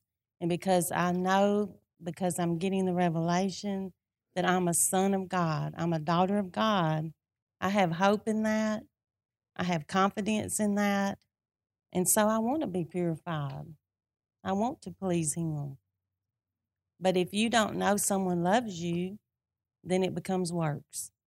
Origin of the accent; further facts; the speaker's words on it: Louisiana, United States; This is not where we're from. We're from Louisiana.